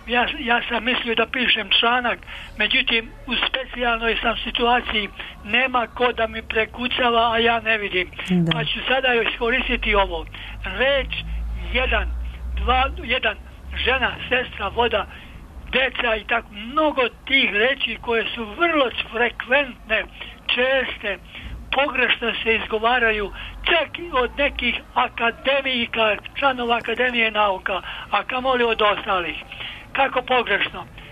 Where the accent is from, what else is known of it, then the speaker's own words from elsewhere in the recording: Herzegovina, Bosnia & Herzegovina; now in Novi Sad, Serbia; ja sam iz Hercegovine, poreklom u 88. godini.